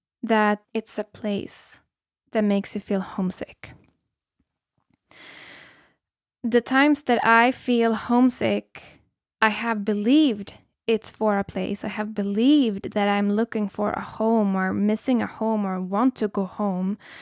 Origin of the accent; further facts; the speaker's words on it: Sweden; now in Portugal; Portugal, again, has a very different culture than where I grew up in Sweden.